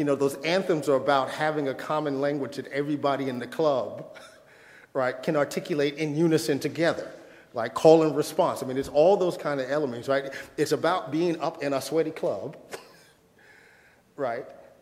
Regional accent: Bronx, New York, United States; you know, I got a bias, born and raised in the Bronx. I got an East Coast bias. I'm an East Coast cat.

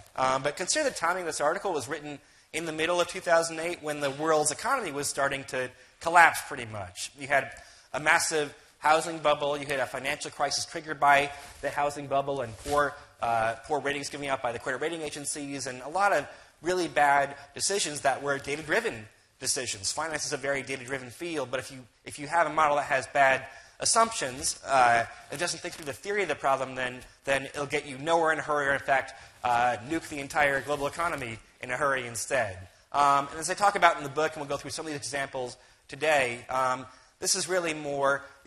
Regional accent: Midwest, United States; I was going to say, I'm from the Midwest. We don't deal very well in the Midwest with that much, like praise, really, or technology, apparently, as well.

